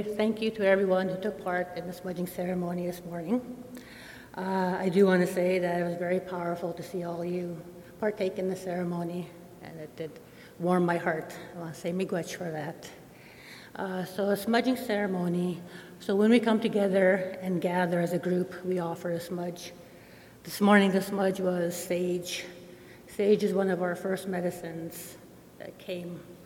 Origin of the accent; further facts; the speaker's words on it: Winnipeg, Manitoba, Canada; I am from the Wolf Clan. I'm a Cree from Winnipeg, Manitoba. My family's from Northern Manitoba.